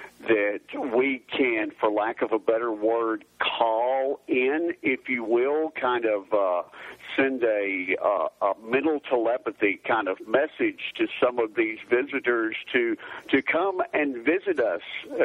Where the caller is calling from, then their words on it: Jasper, Alabama, United States; I'm calling from Jasper, Alabama.